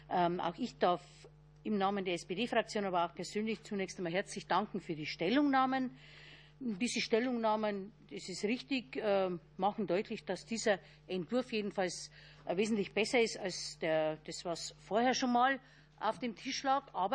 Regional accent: Bavaria, Germany; Ich komme aber auch aus Bayern, wo es entsprechend funktioniert.

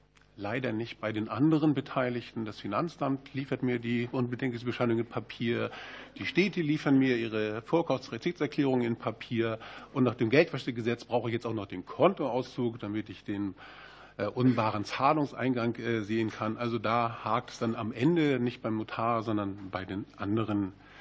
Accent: Schleswig-Holstein, Germany; Moin, meine Damen und Herren. Wie Sie an der Begrüßung erkennen, komme ich aus Schleswig-Holstein.

